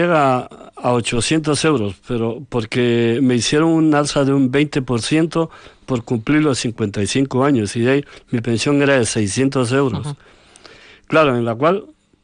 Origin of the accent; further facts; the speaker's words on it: Ecuador; moved away; yo soy ecuatoriano y ya llevo aquí 30 años.